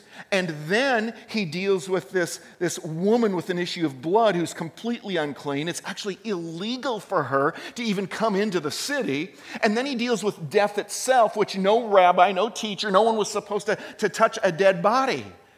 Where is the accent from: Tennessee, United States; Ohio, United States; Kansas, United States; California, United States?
California, United States; Now, I'm from the Bay Area, and from my understanding is it's similar to the Portland area.